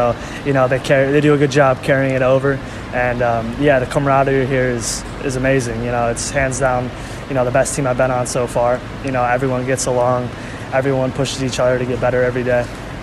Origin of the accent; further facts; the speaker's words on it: New York, United States; now in Texas, United States; You know, I live down here with my girlfriend, but I'm from New York.